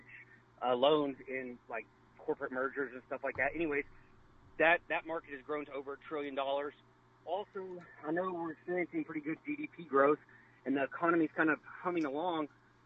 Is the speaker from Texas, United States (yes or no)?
yes; Temple, Texas, United States; I'm from Temple.